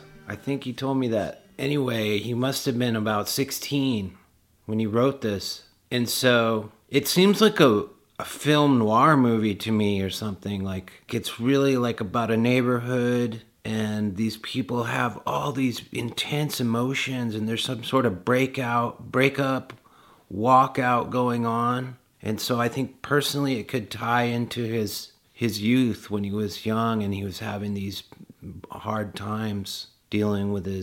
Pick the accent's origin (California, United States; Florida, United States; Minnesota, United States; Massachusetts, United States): California, United States; Fillmore; it makes me think of where I grew up in Fillmore, California, where the only California condors left on Earth lived behind my house in the Sespe Creek